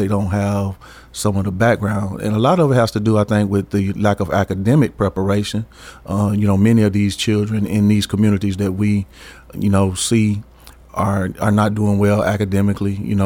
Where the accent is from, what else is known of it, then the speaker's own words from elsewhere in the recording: Franklin, Tennessee, United States; all of the adult friends that I have, that I grew up with in Franklin, Tennessee